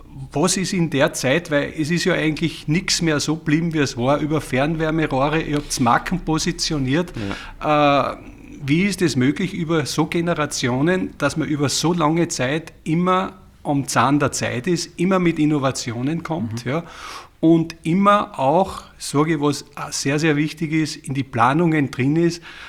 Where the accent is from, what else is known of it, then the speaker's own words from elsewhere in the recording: Austria; Sind wir Österreicher ein bisschen mehr personenbezogen